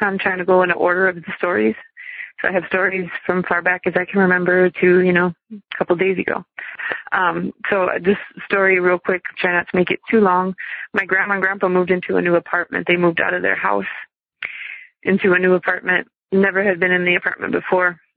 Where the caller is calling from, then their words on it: Madison, Wisconsin, United States; I'm calling from Madison, Wisconsin.